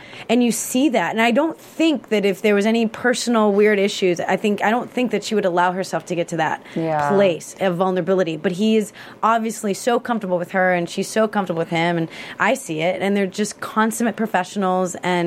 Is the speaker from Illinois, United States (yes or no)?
yes; Chicago, Illinois, United States; Yeah, born and raised in Chicago.